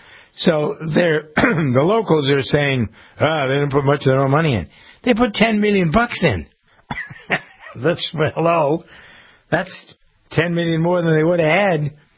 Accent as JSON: {"language": "English", "town": "Framingham", "region": "Massachusetts", "country": "United States", "tie": "born or raised there", "said": "as we do here in Framingham, in my hometown."}